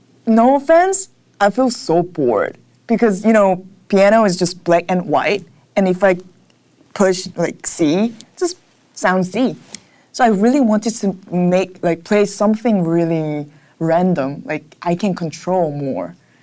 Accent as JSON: {"language": "English", "region": "Seoul", "country": "South Korea", "tie": "born or raised there", "said": "Actually, I grew up in Seoul, but I graduate alternative school in Korea."}